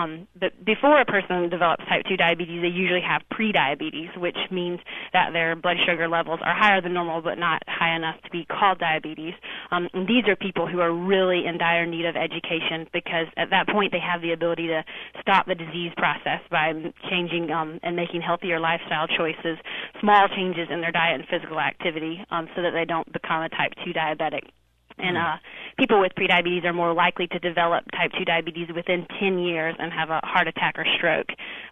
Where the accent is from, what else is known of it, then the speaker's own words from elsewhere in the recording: Greenville, South Carolina, United States; also born or lived in Naples; now in Alaska, United States; We both grew up in Greenville, South Carolina, but we actually moved from Southwest Florida in Naples